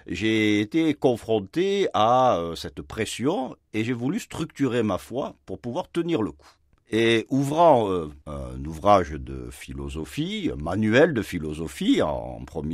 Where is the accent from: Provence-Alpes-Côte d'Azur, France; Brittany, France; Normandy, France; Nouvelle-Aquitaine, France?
Provence-Alpes-Côte d'Azur, France; Marseille; Je suis originaire de Marseille, et plus spécialement des quartiers nord de Marseille, qui sont des quartiers difficiles, où les chrétiens ne sont pas la majorité.